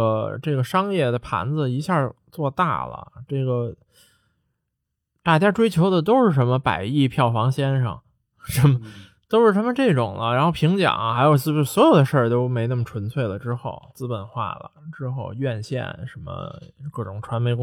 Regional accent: China

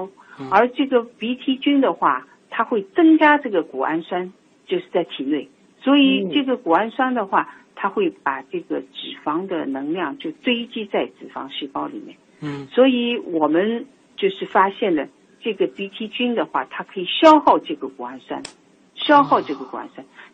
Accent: Shanghai, China; 我们上海人吃饭以往哦，就是做菜

